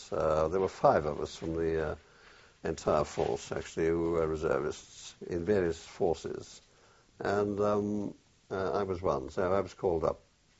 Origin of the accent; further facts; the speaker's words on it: Hengoed, Wales, United Kingdom; born there; I was born in Wales, in a small village called Hengoed, in the Rhymney Valley, about 15 miles north of Cardiff.